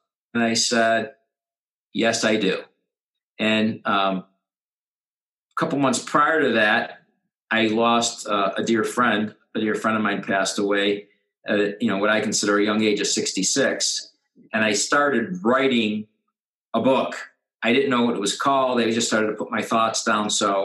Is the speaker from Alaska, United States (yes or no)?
no; Buffalo, New York, United States; moved away as an adult; now in Las Vegas, United States; we moved out to Vegas from Buffalo, New York. I didn't have a big extended family here.